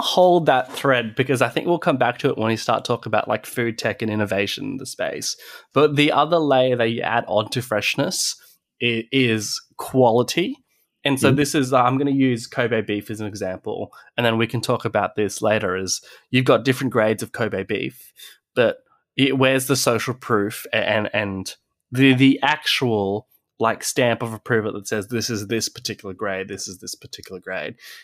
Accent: Philippines; now in Australia; I used to go to like kids' parties growing up in the Philippines

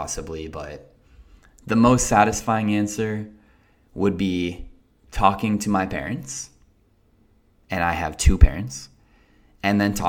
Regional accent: United States; So I did not take it for granted, because I know as an American, I'm lucky to be able to do that.

